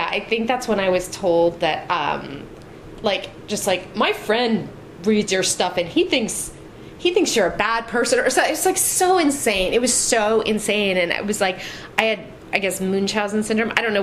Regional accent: California, United States; And I was so, because I'm from Marin, I was so intrigued.

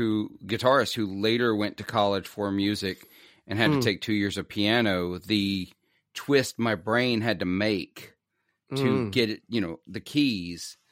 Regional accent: Clarksdale, Mississippi, United States; I'm from the Mississippi Delta. And so I'm from cool Clarksdale, Mississippi.

